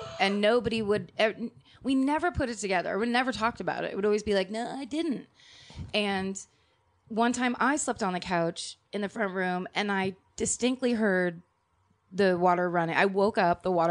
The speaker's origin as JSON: {"language": "English", "town": "Petaluma", "region": "California", "country": "United States", "tie": "born or raised there", "said": "There's a place that's on the way from my hometown, Petaluma."}